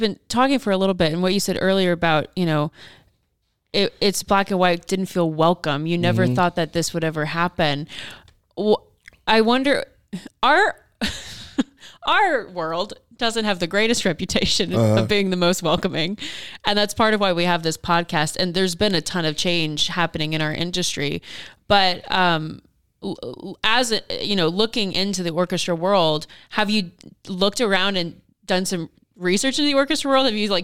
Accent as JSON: {"language": "English", "region": "Oklahoma", "country": "United States", "moved": "yes", "lives_now": "Canton, United States", "said": "I'm originally from Oklahoma, so really? I'm not even an Ohio person. I'm originally from Oklahoma. I went to school up in Cleveland, okay. So I've been here for a while. But you know, I live in Canton now."}